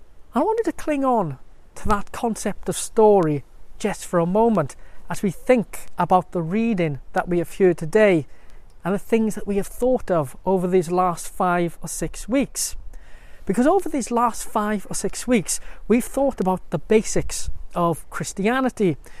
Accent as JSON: {"language": "English", "town": "Merthyr Tydfil", "region": "Wales", "country": "United Kingdom", "tie": "born or raised there", "said": "It was Saturday night out with the boys in my hometown of Merthyr Tydfil. You see, I grew up in this town with these guys who came like brothers to me."}